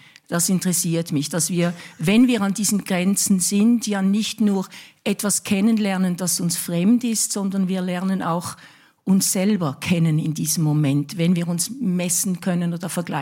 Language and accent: German; Switzerland; Ich lebe auf einer Insel, ich komme aus der Schweiz, ich bin aber auch immer wieder in der Schweiz. Ich bin zwischen diesen beiden Ländern